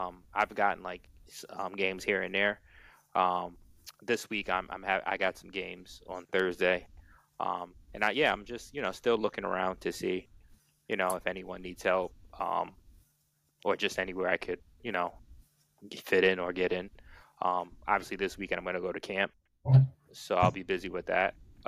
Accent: Bronx, New York, United States; Like 40 minutes. That's where I'm from. I grew up in the Bronx, so like 40 minutes.

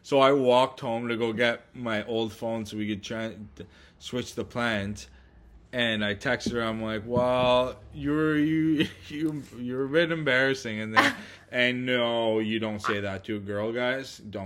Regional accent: Quebec, Canada; I'm from Quebec, after

